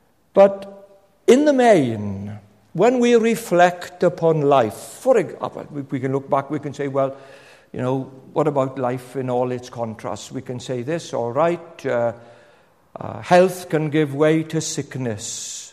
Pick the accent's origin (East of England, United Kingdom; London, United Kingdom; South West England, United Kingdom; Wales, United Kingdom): Wales, United Kingdom; Penclawdd; Now, I said I came from Penclawdd, and when I was a boy, when the war, I grew up through the wartime years.